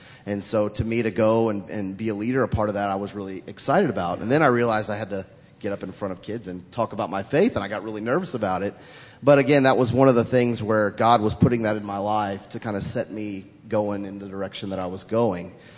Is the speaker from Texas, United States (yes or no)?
yes; Fort Worth, Texas, United States; But I grew up in Fort Worth going to church and playing basketball, and that's what I did.